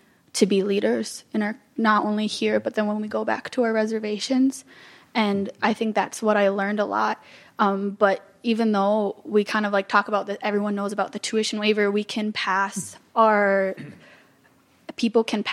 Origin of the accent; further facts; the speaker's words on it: Pequot Lakes, Minnesota, United States; I'm from Pequot Lakes. I am from the Bear Clan of the Anishinaabe. And I'm from a town that, even though I grew up visiting my relatives on the reservation in Boys Fort, I grew up in a town that was 98% Caucasian